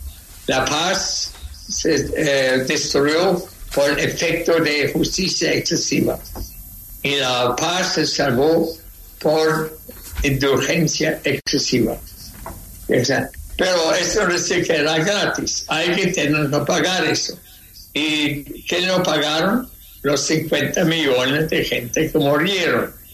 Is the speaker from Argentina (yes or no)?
no; Chile; yo soy ciudadano chileno, no soy ciudadano israelí